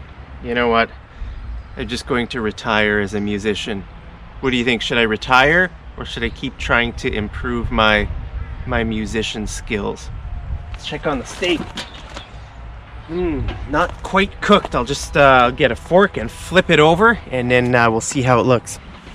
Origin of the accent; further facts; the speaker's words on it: Alberta, Canada; I'm from Alberta, and people from Alberta like to eat steak.